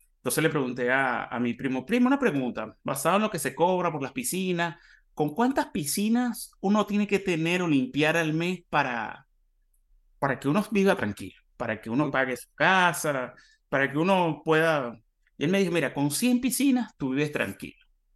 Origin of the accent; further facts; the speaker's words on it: Venezuela; Cuando yo vengo de Venezuela, en Venezuela, sí, uno iba a la piscina del club